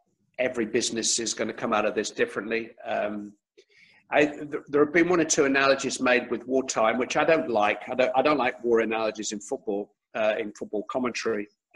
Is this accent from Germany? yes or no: no; Bury, North West England, United Kingdom; I'm from Bury.